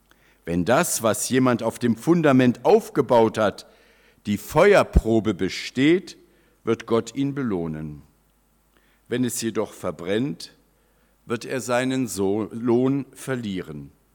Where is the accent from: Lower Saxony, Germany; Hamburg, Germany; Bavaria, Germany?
Lower Saxony, Germany; Hildesheim; Das waren so die Baumaterialien in der Gegend, wo ich groß geworden bin, in Hildesheim, Fachwerkhäuser.